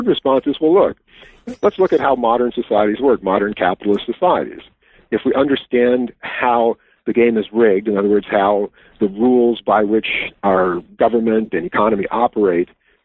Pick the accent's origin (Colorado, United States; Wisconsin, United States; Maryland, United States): Wisconsin, United States; As in my home state, yes.